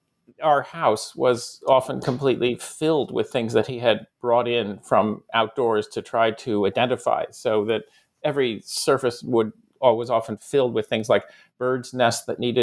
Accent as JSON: {"language": "English", "town": "Ithaca", "region": "New York", "country": "United States", "tie": "born or raised there", "said": "So I grew up in Ithaca, New York. That's where Cornell is."}